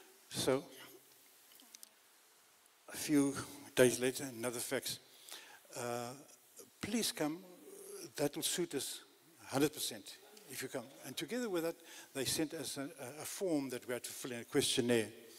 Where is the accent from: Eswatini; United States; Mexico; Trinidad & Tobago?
Eswatini; I grew up in Swaziland.